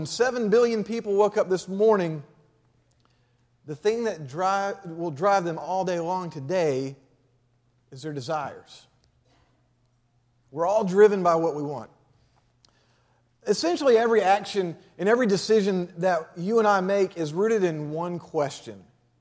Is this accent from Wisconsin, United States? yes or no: no; Huntsville, Alabama, United States; now in Dalton, United States; We're from Dalton, Georgia, or that's where we live right now. She's actually from that area. I'm from Huntsville, and I've been in youth ministry for about 12 years.